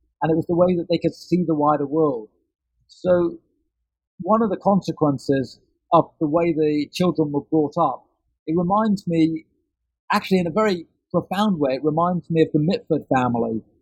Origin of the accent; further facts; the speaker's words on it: London, United Kingdom; when I was growing up in London in the 70s and 80s